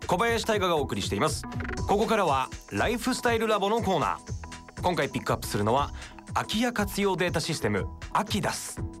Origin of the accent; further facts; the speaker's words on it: Ota, Tokyo, Japan; 僕、はい、大田区の方出身なんですが